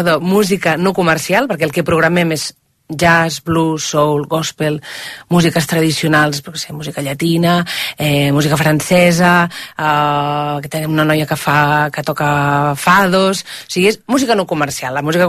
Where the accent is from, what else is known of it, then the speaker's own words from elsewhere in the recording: Barcelona, Catalonia, Spain; jo que sóc de Barcelona, tot i que ja no hi visc, fer concerts en un micropoble és molt divertit